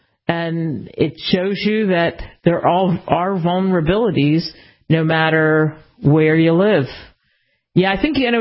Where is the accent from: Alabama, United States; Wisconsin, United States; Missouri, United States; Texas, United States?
Texas, United States; Dallas; I mean, so I have started to watch the NFL, like I said, and I'm from Dallas, and I watched the 49ers just completely annihilate the Dallas Cowboys